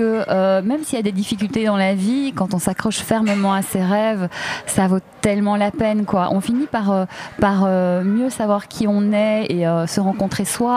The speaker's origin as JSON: {"language": "French", "country": "Belgium", "said": "on vient tous les deux de Belgique"}